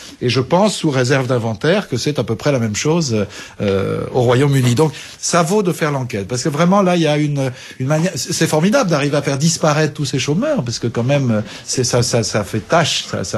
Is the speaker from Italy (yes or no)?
no; France; Chez nous, en France, on en a utilisé d'autres